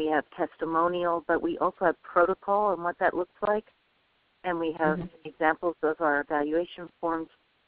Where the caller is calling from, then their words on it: Vermont, United States; So I'm calling from Vermont, and I want to say thank you to all of you